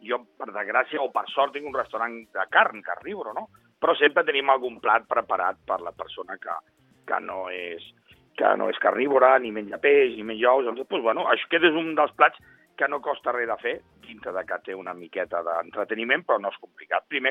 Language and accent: Catalan; L'Hospitalet de Llobregat, Catalonia, Spain; Perquè els catalanes tenim, jo sóc d'Hospitalet, lògicament, tenim la mania d'anar a menjar les dugues.